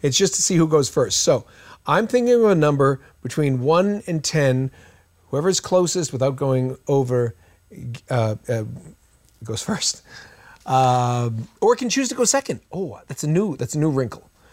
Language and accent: English; Wales, United Kingdom; No, I'm Welsh, and I've always wanted to go to Wales.